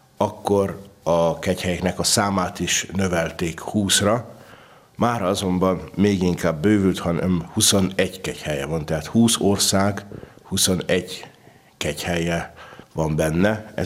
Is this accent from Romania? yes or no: yes; Transylvania, Romania; mondtam, hogy Erdélyből, Romániából, de azon belül Erdélyből és egy magyar kegyhelyet képviselek, annak ellenére, hogy Romániából jövök